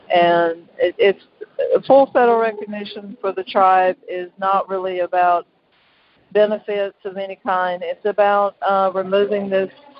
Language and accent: English; North Carolina, United States; Lumbees, the things that are said about us, and there are those that don't recognize the Lumbee as Indian, but we know who we are.